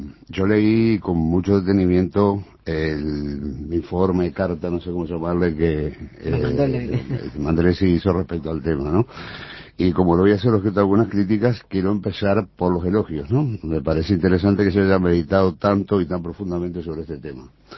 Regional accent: Uruguay; somos uruguayos porque nacimos aquí.

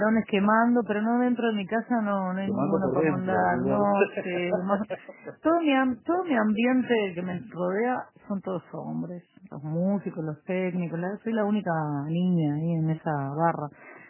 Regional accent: Galicia, Spain; yo soy gallega, del Valle del Loro, como era mi abuelo.

